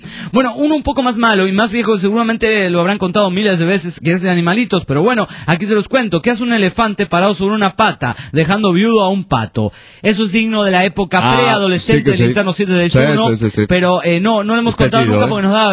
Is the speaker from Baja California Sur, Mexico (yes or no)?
yes; Baja California Sur, Mexico; Soy de Baja California Sur, cabrón.